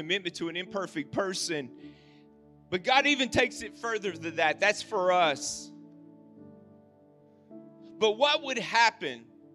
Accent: Reidland, Kentucky, United States; We're from Paducah, Kentucky. I grew up in Reedland. You got a Reedland here? Played basketball for Reedland High School.

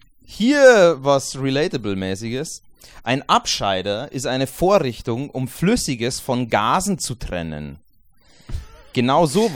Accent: Bavaria, Germany; Ja, bei uns in Bayern gibt es das tatsächlich auch als Schimpfwort.

